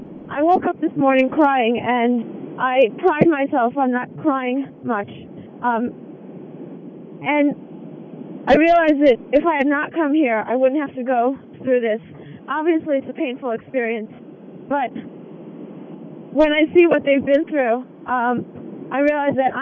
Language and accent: English; United States; So it was difficult for me trying to explain that as an American, our government probably did not intend to kill innocent people